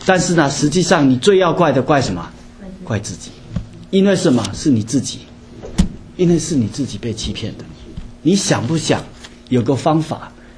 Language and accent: Chinese; Fujian, China; 实际上呢，就是本来我们福建人嘛，对不对？我们用福建话讲一句